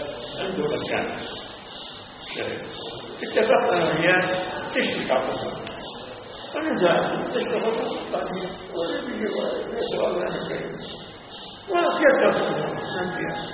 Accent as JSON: {"language": "Arabic", "country": "Syria", "said": "أنا سوري بالعربي"}